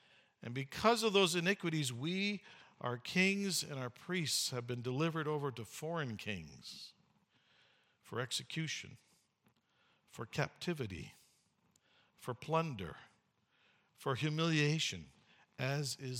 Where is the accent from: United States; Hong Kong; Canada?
Canada; When I read that as a Canadian citizen with some of the data I'll give you later, I felt the same way.